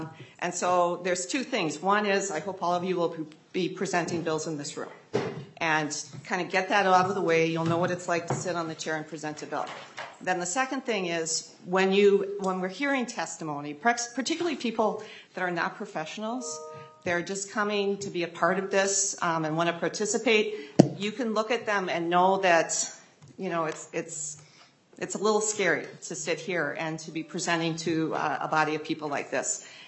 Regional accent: Austin, United States; So I grew up in Austin, and I started there in Austin in the fourth grade.

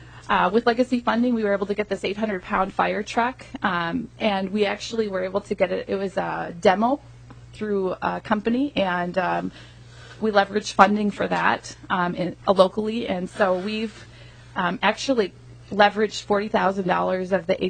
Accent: Avon, Minnesota, United States; I am from Avon, Minnesota, and grew up in a family of seven, and just really embrace the hometown, homegrown feel

